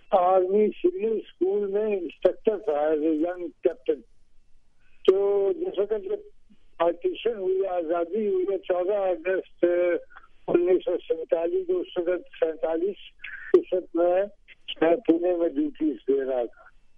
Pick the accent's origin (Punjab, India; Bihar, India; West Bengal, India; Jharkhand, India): Punjab, India; Amritsar; born there; मैं 1926 में अमृतसर में पैदा हुआ. अमृतसर जो अब मशरकी पंजाब जो इंडिया का पंजाब है तो वहाँ पैदा हुआ 1926 में.